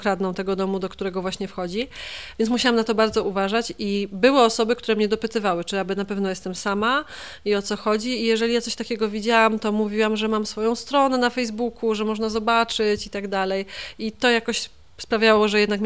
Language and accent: Polish; Kraków, Lesser Poland, Poland; że jestem z Krakowa w Polsce, że to jest teren górski.